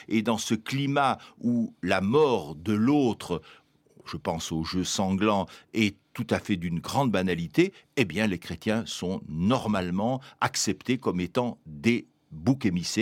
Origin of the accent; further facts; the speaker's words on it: France; en tant que Français, en tant que descendant de la Gaule romaine